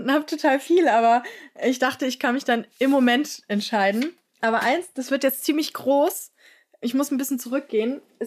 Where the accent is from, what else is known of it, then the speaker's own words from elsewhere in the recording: Frankfurt, Hesse, Germany; wohne hier ja in Frankfurt in der Nähe vom Senckenberg-Museum und ich bin ja in Frankfurt aufgewachsen